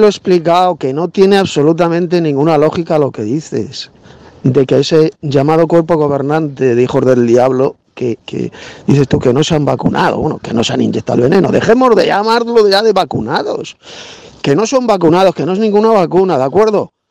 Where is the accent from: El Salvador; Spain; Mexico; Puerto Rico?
Spain; por lo menos, bueno, aquí en España, en mi país, se han inyectado ese veneno